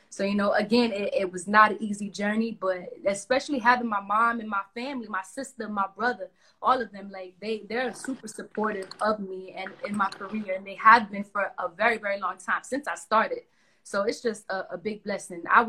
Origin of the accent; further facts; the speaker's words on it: Bronx, New York, United States; I was from, you know, of course I'm from the Bronx.